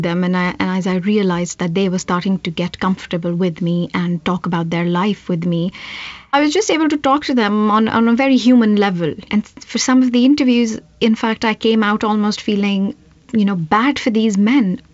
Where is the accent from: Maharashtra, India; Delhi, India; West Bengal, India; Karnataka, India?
Delhi, India; New Delhi; that was quite compelling for myself as someone who was born and brought up in New Delhi.